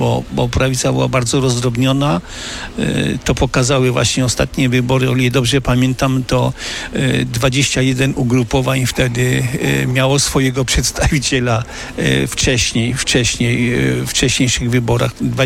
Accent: Chełmiec, Lesser Poland, Poland; also born or lived in Nowy Sącz; Ja pochodzę ze wsi, ja w tej miejscowości, w której dzisiaj mieszkam, czyli Chełmiec, ja tam się urodziłem, potem 35 lat mieszkałem w Nowym Sączu i wróciłem jakby na swoje rodzinne strony

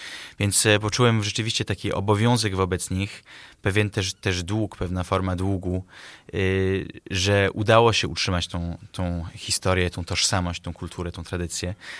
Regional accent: England, United Kingdom; mimo, że jestem półpołudniowoafrykańczykiem ze strony ojca, mimo, że się wychowałem w Anglii, mimo, że chodziłem do francuskich szkół, jestem stanowczo Polakiem.

